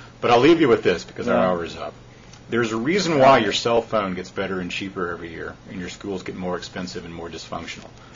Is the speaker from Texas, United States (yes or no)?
yes; Lubbock, Texas, United States; I mean, I'm from Lubbock, Texas, a little town in the middle of nowhere.